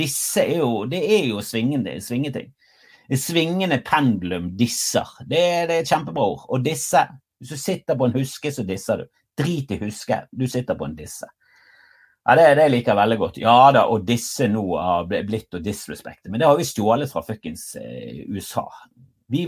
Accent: Bergen, Vestland, Norway; Det var ikke så langt under der jeg vokste opp.

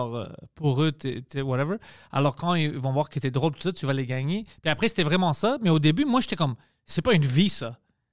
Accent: Montreal, Quebec, Canada; Tu sais, je viens de Parkex.

